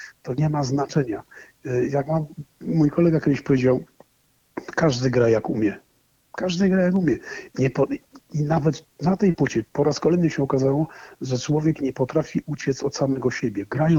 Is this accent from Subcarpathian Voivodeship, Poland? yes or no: no; Silesian Voivodeship, Poland; że ja jestem Ślązakiem, stąd jestem rodowitym i oczywiście jestem Polakiem narodowości śląskiej